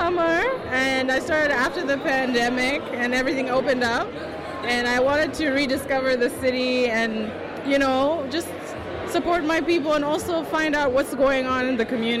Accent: Zimbabwe; now in Vancouver, Canada; I've been in Vancouver the past 13 years. So I'm a transplant. I came from Zimbabwe in Southern Africa.

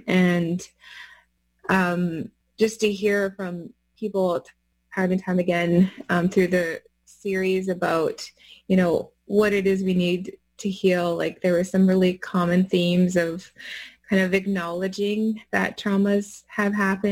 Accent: British Columbia, Canada; I am from the Sartlip Nation on my dad's side, which is a part of the Saanich Nation on the southern tip of Vancouver Island.

